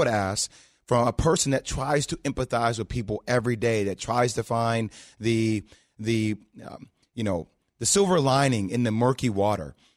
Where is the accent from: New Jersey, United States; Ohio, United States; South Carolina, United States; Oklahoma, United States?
New Jersey, United States; Just to provide everybody context, I grew up in New Jersey.